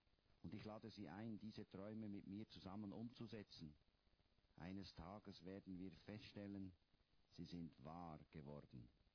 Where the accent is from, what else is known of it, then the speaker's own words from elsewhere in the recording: Switzerland; Meine Heimat ist die Schweiz.